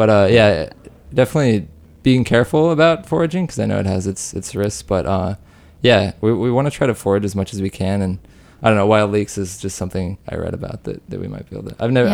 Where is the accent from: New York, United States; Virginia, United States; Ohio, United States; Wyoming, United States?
Wyoming, United States; Rock Springs; I'm from Rock Springs, Wyoming.